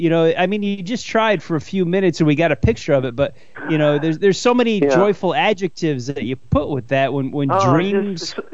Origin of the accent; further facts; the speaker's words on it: Connecticut, United States; that you happened to be from my home state of Connecticut, where I grew up, not far at all.